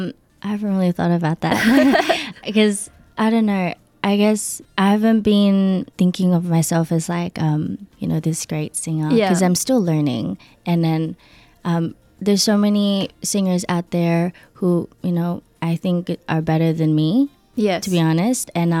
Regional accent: Philippines; Possibly, maybe in the Philippines as well, because, you know, it's my hometown and I was born there.

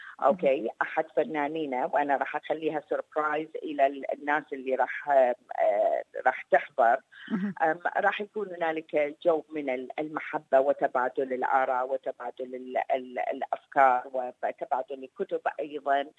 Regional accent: Iraq; انا عراقي

